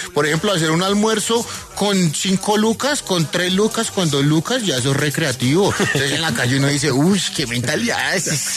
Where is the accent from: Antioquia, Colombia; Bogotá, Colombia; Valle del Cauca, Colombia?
Bogotá, Colombia; also born or lived in Cartagena; la costa es también parte de mi esencia. Yo soy cartagenero, pero soy criado en Bogotá.